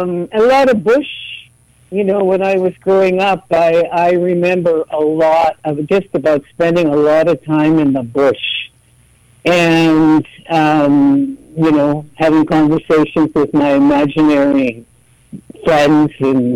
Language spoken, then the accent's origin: English; Fort McMurray, Alberta, Canada; born there; because I was born in Fort McMurray.